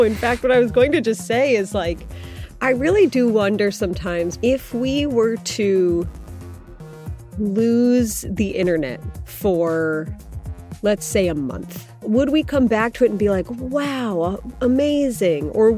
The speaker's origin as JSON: {"language": "English", "region": "Ohio", "country": "United States", "tie": "born or raised there", "said": "I'm from Ohio. I grew up there. We each have some Ohio-themed merch."}